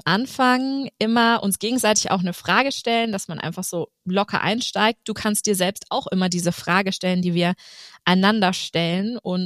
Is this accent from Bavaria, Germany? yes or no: yes; Nuremberg, Bavaria, Germany; now in Stuttgart, Germany; verheiratet mit einem Schwaben. Das muss man dazu sagen, weil ich komme ja aus Nürnberg